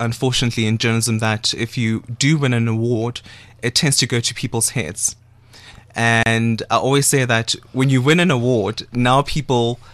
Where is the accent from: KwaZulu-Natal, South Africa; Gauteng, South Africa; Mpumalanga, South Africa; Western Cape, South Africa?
Gauteng, South Africa; Soweto; born there; So the 20th of February 1992, that is when … was born, in Soweto, Dobsonville specifically.